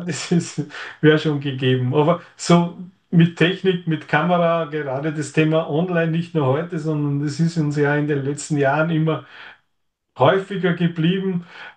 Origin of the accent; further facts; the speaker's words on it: Austria; muss man als Österreicher auch Skifahren gehen